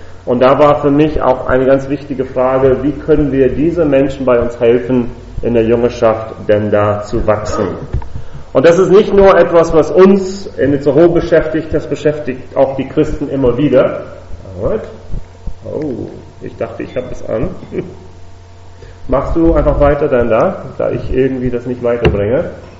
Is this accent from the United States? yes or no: yes; United States; Wo ich herkomme, aus den Vereinigten Staaten, hat man dieses System meistens nicht.